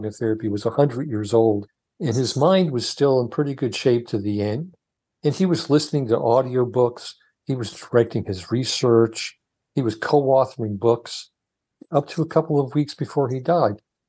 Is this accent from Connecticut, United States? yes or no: yes; New Haven, Connecticut, United States; I grew up, when I was a kid, we were very poor. I grew up in New Haven, Connecticut, and we were very poor.